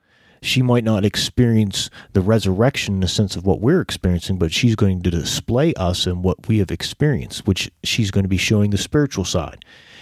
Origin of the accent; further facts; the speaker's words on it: United States; You know, though I'm from America, my flesh loves America